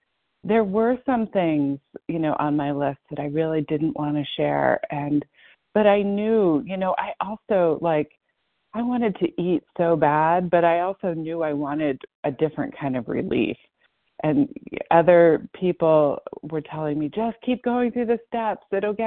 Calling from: Massachusetts, United States; I'm calling from Massachusetts.

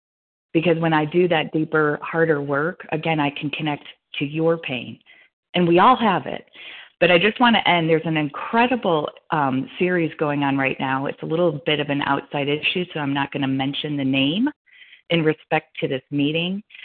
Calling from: Colorado, United States; a real compulsive overeater, and I'm calling in from Colorado.

